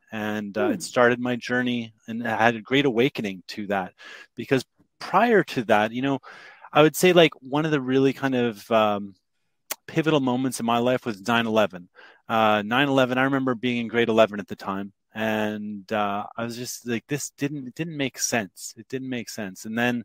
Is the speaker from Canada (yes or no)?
yes; Ottawa, Ontario, Canada; You know, I grew up in Ottawa, loving that space and place.